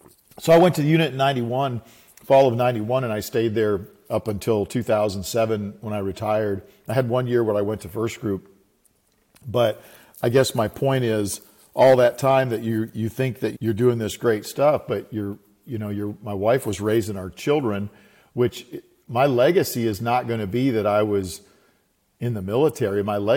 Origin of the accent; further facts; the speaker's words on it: South Dakota, United States; Well, I grew up in South Dakota on a dirt farm there.